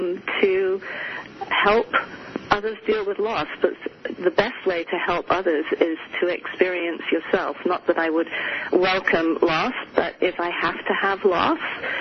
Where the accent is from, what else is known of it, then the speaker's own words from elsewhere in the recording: England, United Kingdom; moved away; also born or lived in Boston, United States; I was raised in England. I was actually born in this country, in Boston, Massachusetts, and my father died when I was 6 months old. My mother is British, and so she took me back to her family in England, and I was raised in England.